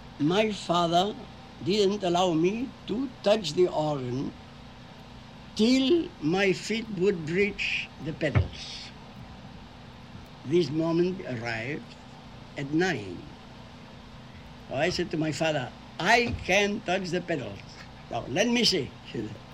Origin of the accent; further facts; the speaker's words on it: El Vendrell, Catalonia, Spain; born there; English is a second language; I was born in December 1876 in Vendrell, a village in Catalonia, about 70 kilometers from Barcelona.